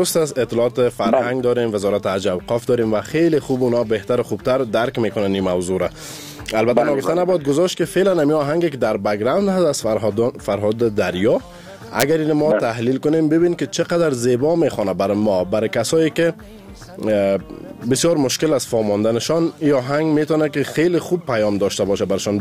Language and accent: Persian; Kabul, Afghanistan; دفعه دوم هم از کابل هستم 20 دفعه هم که پرسان کنی از کابل هستم